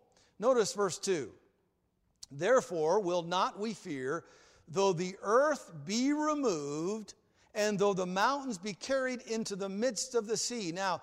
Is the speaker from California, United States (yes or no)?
yes; Fortuna, California, United States; also born or lived in Eureka, California; I remember as a child, I was born in Eureka, California. I won't go there. And we lived in Fortuna, California, right by the Eel River.